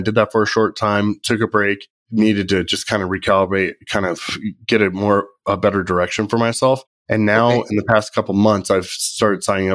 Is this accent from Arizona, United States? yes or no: yes; Prescott, Arizona, United States; I'm from Prescott, Arizona.